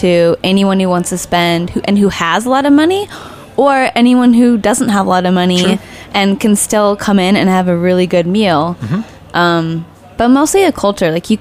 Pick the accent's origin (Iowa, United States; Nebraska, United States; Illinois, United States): Nebraska, United States; But I'm from Nebraska, and I have yet to taste any corn in New York that compares to Nebraska.